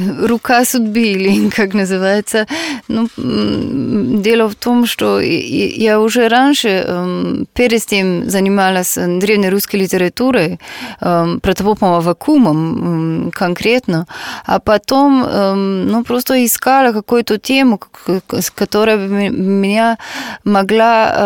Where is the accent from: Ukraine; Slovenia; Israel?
Slovenia; Russian is a second language; Хотя я была из Словении